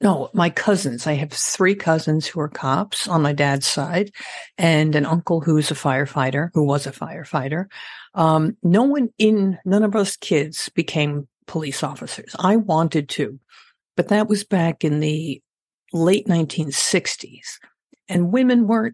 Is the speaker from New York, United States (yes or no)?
yes; Massapequa Park, New York, United States; also born or lived in Brooklyn; Born in Brooklyn, raised on Long Island, Massapequa Park, per se